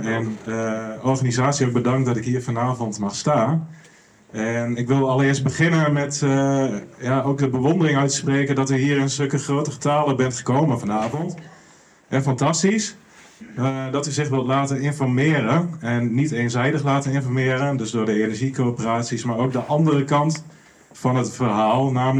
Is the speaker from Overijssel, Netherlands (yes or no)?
yes; Hellendoorn, Overijssel, Netherlands; born there; Ik ben geboren in Hellendoorn.